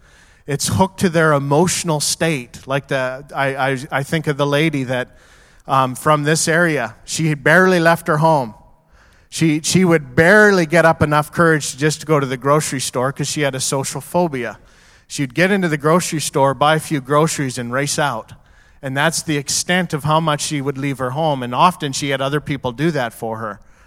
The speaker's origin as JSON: {"language": "English", "region": "Alberta", "country": "Canada", "tie": "born or raised there", "said": "I took it for granted when I grew up in Alberta and was a couple-hour drive from the Rocky Mountains."}